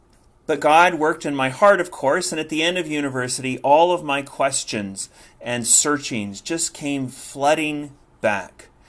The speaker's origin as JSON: {"language": "English", "country": "United States", "said": "I was going to university in Ohio. I'm an American originally."}